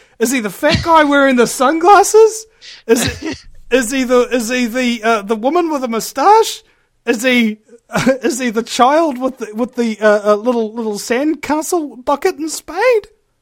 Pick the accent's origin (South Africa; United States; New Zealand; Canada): New Zealand; you talk to anybody in the world, really, and you say, "I'm from New Zealand." And they go, "Oh, you know, like you, oh, you're so lucky, so beautiful, and Lord of the Rings, etc."